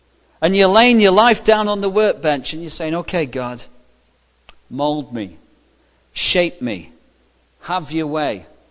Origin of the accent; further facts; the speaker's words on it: England, United Kingdom; I remember when I grew up in England, one of the first jobs I had, I was like 13.